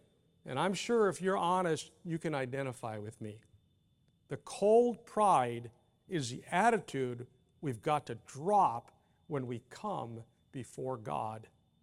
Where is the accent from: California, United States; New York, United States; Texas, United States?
Texas, United States; Remember, I'm from Texas.